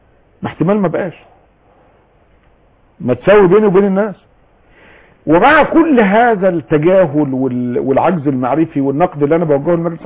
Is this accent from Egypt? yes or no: yes; Kafr El Sheikh Governorate, Egypt; بعض المحافظات زي عندنا في كفر الشيخ